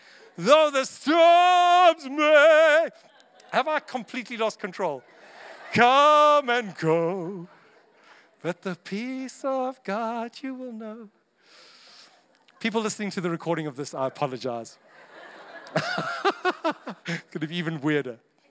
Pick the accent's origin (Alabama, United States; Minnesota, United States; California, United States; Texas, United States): Texas, United States; I grew up in South Texas, evidently.